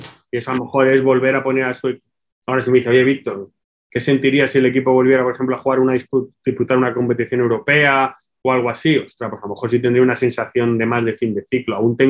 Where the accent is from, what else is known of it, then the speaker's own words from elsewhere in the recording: Spain; Mi tierra, es mi casa, es mi familia, mis amigos, es mi entorno